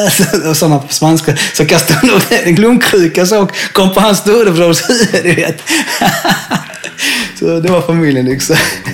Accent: Skåne, Sweden; accent: Skåne dialect; då flyttade min mamma med oss till Skåne. Jag har två systrar med, och därför jag snackar skånska.

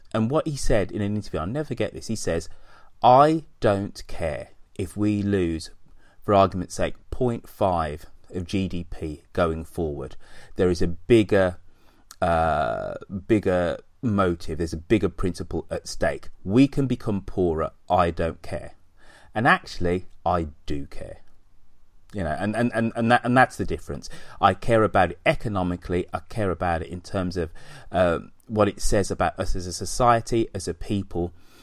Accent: United Kingdom; I like being British. I quite like speaking English and whatever.

